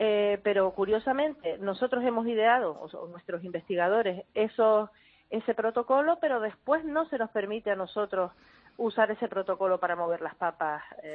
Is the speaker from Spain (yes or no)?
yes; San Miguel, Canary Islands, Spain; ahora mismo en mi pueblo, en San Miguel.